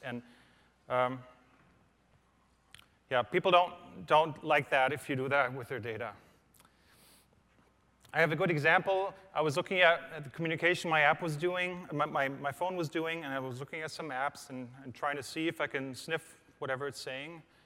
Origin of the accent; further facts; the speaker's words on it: Frankfurt, Hesse, Germany; So I'm from Frankfurt, which is just a 10-hour flight from here.